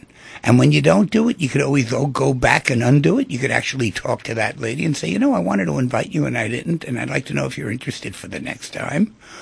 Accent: Manhattan, New York, United States; I was brought up in apartments in Manhattan, you know, so therefore nobody ever stops by.

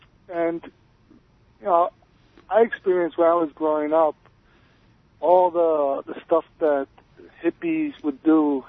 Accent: New York, United States; I'm born and raised in New York. And I was born in 1965.

